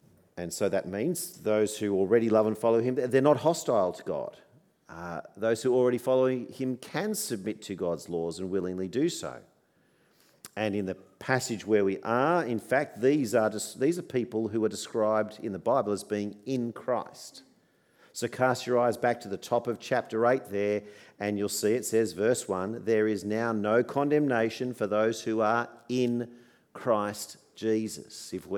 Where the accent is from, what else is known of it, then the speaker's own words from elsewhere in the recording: Australia; My passport declares I'm Australian. This is my realm. Regardless of where my body is, Australia is where I belong